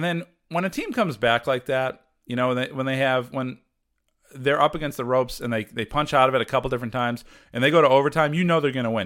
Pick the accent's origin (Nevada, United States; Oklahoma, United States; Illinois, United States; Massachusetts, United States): Massachusetts, United States; Look, I'm a shitbag from Massachusetts. This is the best I can talk.